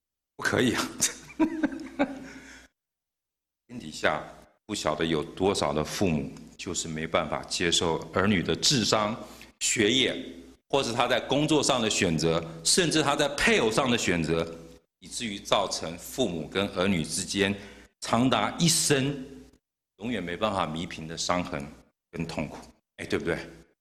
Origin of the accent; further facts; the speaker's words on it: Henan, China; 我就是河南人，我爸爸就是河南来的